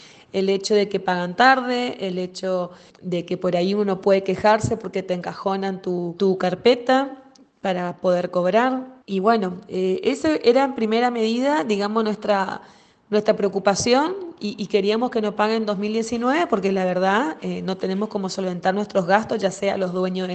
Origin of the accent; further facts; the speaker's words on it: Corrientes, Argentina; yo soy de Corrientes Capital